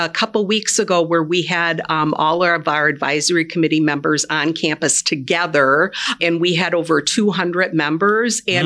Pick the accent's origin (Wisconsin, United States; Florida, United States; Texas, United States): Wisconsin, United States; Wausau; also born or lived in Green Bay; I was born in Green Bay, but then I was adopted in Wausau. So really, I usually say I was born and raised in Wausau, even though I wasn't.